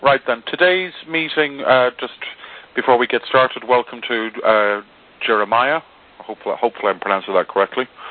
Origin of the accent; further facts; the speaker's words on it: Ireland; Convoluted, I know, but I'm Irish, so I do call...